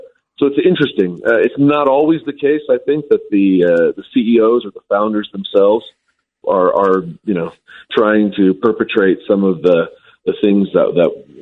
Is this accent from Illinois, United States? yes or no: no; Hawaii, United States; also born or lived in Southern California; now in Utah, United States; I grew up in Hawaii in Southern California to immigrant parents, and I came out here to play sports, but fell in love with the state